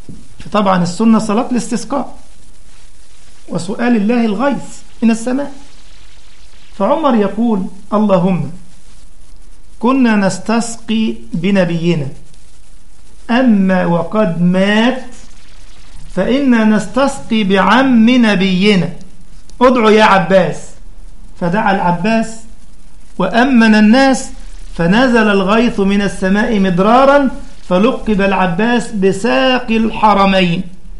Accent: Egypt; منهم واحد عندنا في مصر اسمه البدوي

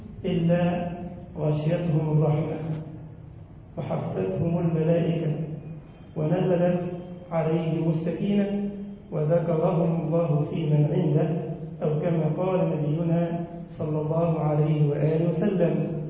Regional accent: Egypt; اللهم اجعل بلدنا مصر أمنا وأمانا واطمئنانا وسائر بلاد المسلمين

